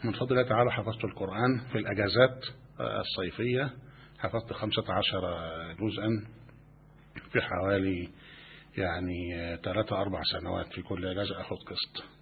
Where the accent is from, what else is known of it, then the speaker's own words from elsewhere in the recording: Talibiya, Giza Governorate, Egypt; born there; من مواليد الطالبية، الأم أصلا محافظة القليوبية، والوالد رحمه الله من سكان مدينة الدقي ومن مواليد مدينة الدقي.